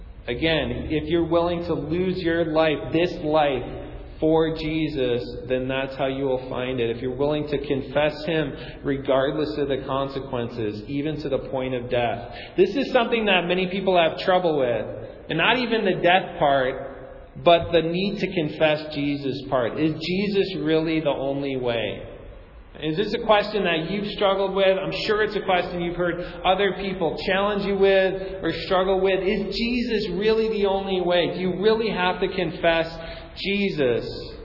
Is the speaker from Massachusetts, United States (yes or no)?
no; Chicago, Illinois, United States; born there; That I was born in Chicago, so I'm a Cubs fan.